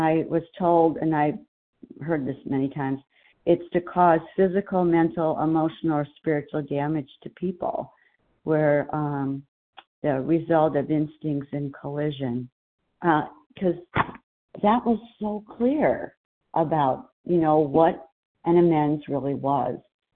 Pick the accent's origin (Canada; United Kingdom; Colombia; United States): United States; Arizona; from Arizona, a compulsive overeater.